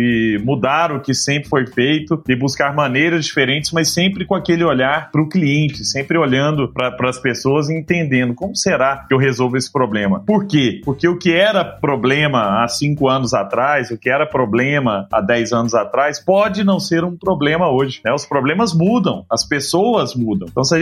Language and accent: Portuguese; Araguari, Minas Gerais, Brazil; lá em Araguari, que é a minha cidade natal, Herigueri, né, em inglês, lá em Herigueri, eu, há 20 anos atrás, quando morava lá, mais de 20 anos atrás